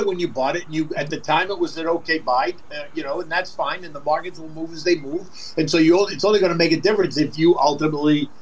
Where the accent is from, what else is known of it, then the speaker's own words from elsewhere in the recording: United States; I think that as an American, it's our taxpayer money.